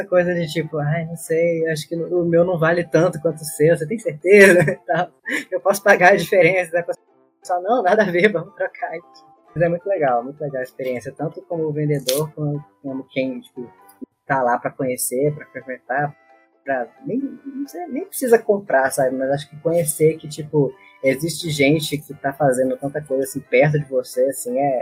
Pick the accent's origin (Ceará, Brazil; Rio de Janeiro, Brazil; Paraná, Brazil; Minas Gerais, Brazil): Minas Gerais, Brazil; eu sou aqui de Minas, né?